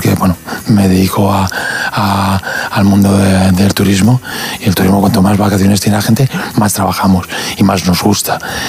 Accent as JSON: {"language": "Spanish", "town": "Villajoyosa", "region": "Valencian Community", "country": "Spain", "said": "yo soy un enamorado de mi pueblo, lo quiero arrabiar"}